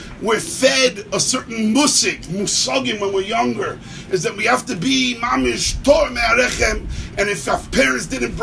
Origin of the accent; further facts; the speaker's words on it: Brooklyn, New York, United States; I grew up in Brooklyn, and you had a three-story house